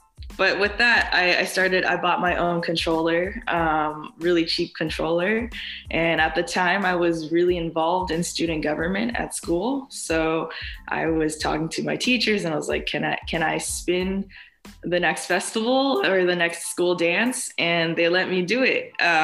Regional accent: San Francisco, California, United States; I've been DJing for about 6-7 years now, and I'm from San Francisco.

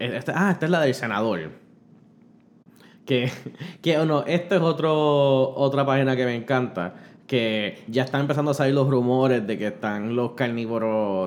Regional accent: Puerto Rico; Juro, soy puertorriqueño, no gringo.

